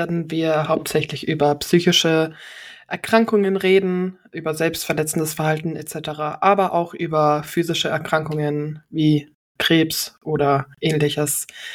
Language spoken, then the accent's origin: German; Bavaria, Germany; born there; now in Mannheim, Germany; ich bin 23 Jahre alt, komme gebürtig aus dem Allgäu und wohne jetzt seit circa 1,5 Jahren in Nähe Mannheim.